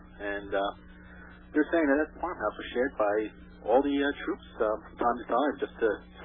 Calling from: New Jersey, United States; I was sick from Jersey.

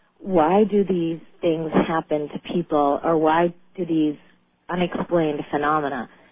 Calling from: Boston, Massachusetts, United States; I'm calling from Boston.

